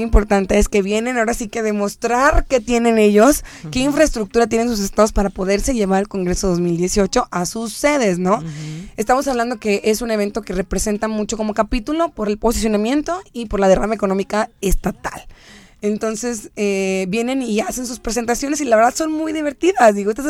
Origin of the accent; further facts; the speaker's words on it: Mexico; ¿Qué puedo hacer yo como mexicano para poder exportar e irme para allá?